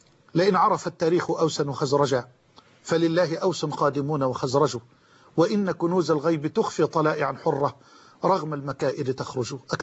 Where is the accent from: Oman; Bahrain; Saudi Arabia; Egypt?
Egypt; وأسأل الله سبحانه وتعالى أن يجعل بلدنا مصر أمنا أمانا سخاء رخاء.